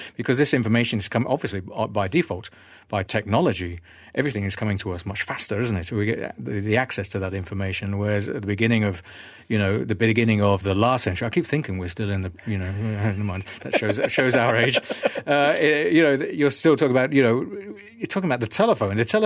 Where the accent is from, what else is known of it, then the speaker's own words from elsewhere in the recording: United Kingdom; certainly I'm British